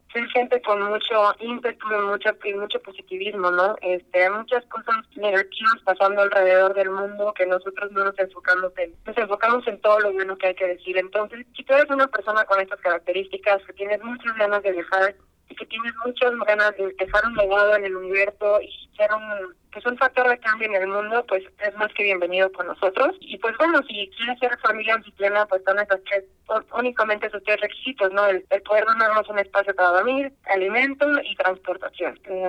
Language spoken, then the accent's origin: Spanish; Monterrey, Nuevo León, Mexico; Yo soy de Monterrey, Nuevo León, soy de México. Y bueno, tengo apenas que 4 semanas aquí en Las Vegas